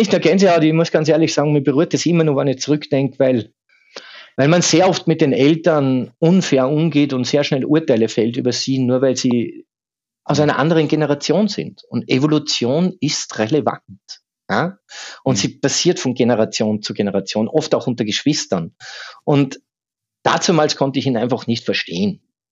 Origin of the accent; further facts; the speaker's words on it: Salzburg, Austria; born there; Ich bin Salzburger Gebürtiger. Die Berge sind vor der Tür.